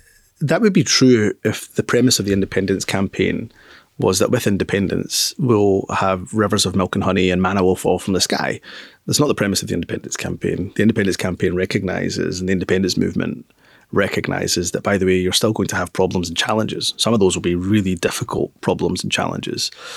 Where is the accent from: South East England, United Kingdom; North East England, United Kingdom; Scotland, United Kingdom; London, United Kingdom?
Scotland, United Kingdom; Newton Mearns; I mean, I mentioned I grew up in Newton Mearns. It has the largest Jewish community in Scotland, still does to this day.